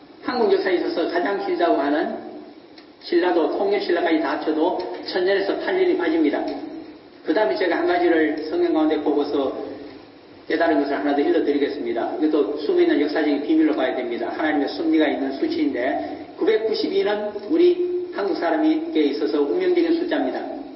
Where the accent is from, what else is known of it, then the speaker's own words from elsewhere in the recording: Gyeongju, North Gyeongsang, South Korea; 저는 원래 경주에서 불성에서 태어났기 때문에 어릴 때 왕릉에도 올라가서 많이 놀았고 특히 경주에 있는 바늘섬 같은 데는 자주 갔습니다.